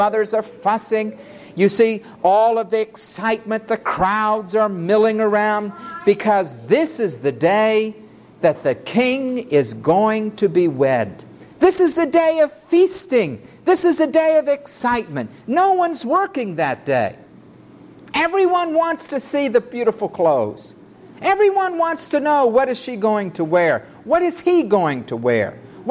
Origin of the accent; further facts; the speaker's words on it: New York City, New York, United States; See, I'm from New York City, so the grand jury always indicts